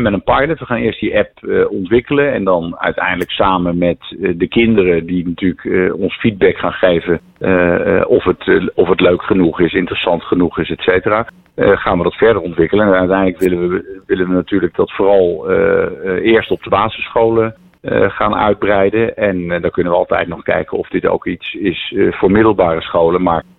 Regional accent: Oegstgeest, South Holland, Netherlands; Ik ben zelf opgegroeid in Oegstgeest.

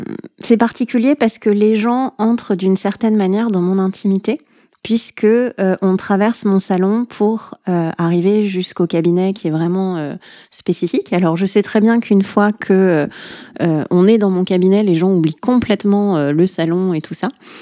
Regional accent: Lyon, Auvergne-Rhône-Alpes, France; now in Concarneau, France; J'habite à Concarneau, je suis lyonnaise de base.

